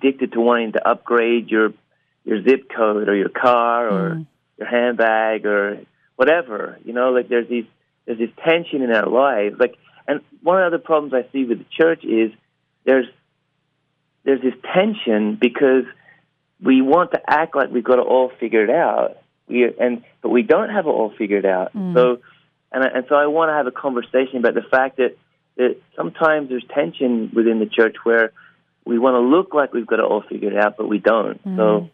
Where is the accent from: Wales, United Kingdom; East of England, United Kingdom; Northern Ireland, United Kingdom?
Northern Ireland, United Kingdom; growing up in Northern Ireland, you kind of learn about this guy called St. Patrick.